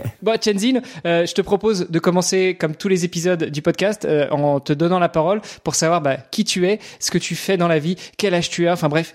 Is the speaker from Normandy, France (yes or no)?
yes; Rouen, Normandy, France; Moi, je suis de Rouen, donc Évreux, connais.